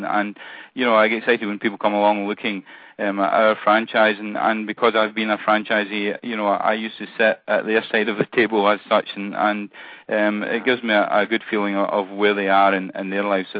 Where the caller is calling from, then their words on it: Cincinnati, Ohio, United States; Yeah, I'm calling from the House Doctors corporate office in Cincinnati, Ohio.